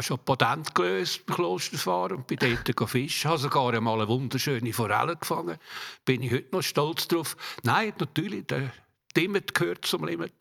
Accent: Zürich, Zurich, Switzerland; Also ich bin am See aufgewachsen, an der Seegartenstrasse, etwa 300 Meter von der Badi Utokea weg, wo so unser Bubenrevier war.

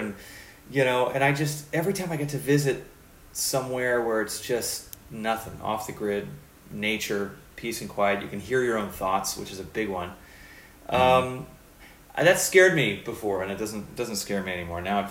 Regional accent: Los Angeles, California, United States; It's why when I finally visited New York after growing up in Los Angeles, I was like, oh, this is the rhythm to my drum.

